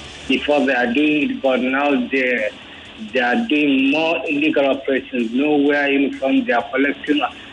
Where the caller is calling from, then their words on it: Yaba, Lagos, Nigeria; I'm calling from Sabo Yaba.